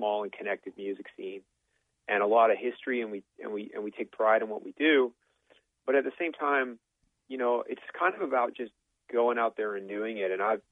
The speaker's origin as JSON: {"language": "English", "region": "East Coast", "country": "Canada", "said": "I am all Canadian. Yes. Well, my dad, you know, he immigrated from England."}